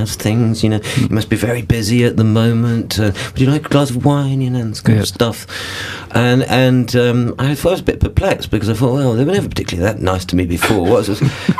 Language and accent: English; Wales, United Kingdom; Well, I'm from South Wales originally